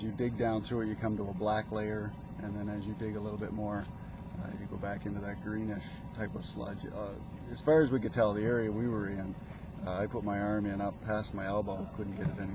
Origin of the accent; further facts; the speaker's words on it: Truro, Nova Scotia, Canada; from Truro.